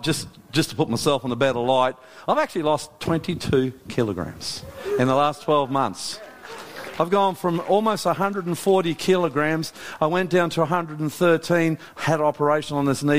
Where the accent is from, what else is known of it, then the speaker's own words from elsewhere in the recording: New Zealand; now in Australia; I grew up playing rugby union in New Zealand. Then I came to Australia and switched to rugby league. I'm Australian, by the way, not New Zealander.